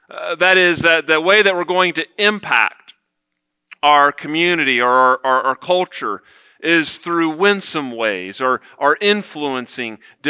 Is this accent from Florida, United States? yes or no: no; Houston, Texas, United States; growing up in Northwest Houston in the mid-90s, going to Jersey Village High School.